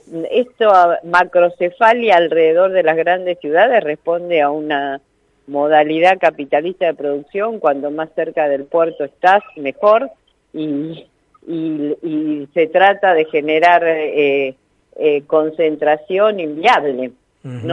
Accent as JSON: {"language": "Spanish", "town": "Almirante Brown", "region": "Buenos Aires Province", "country": "Argentina", "said": "en mi pueblo, Almirante Brown, que es una ciudad de 650.000 habitantes"}